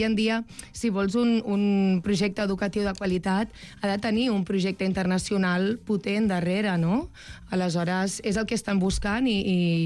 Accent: Catalonia, Spain; also born or lived in England; jo sóc catalana, vaig viure a Anglaterra durant un temps

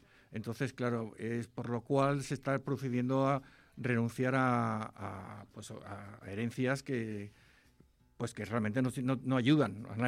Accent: Alicante, Valencian Community, Spain; De Alicante.

